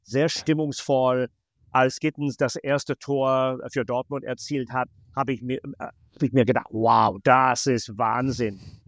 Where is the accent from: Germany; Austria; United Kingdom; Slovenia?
United Kingdom; Scotland; German is a second language; Ich komme aus Schottland, da haben wir